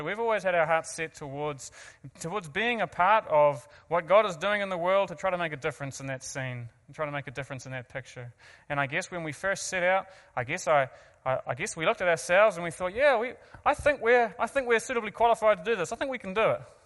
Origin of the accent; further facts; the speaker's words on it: New Zealand; I'm not from Canada. Can you tell? Yeah, so basic geography lesson just before we kick off. Here's the world. This is the perception you should see the world from. Pacific-centered. And here's where we're from. Oh, there we go. Little old New Zealand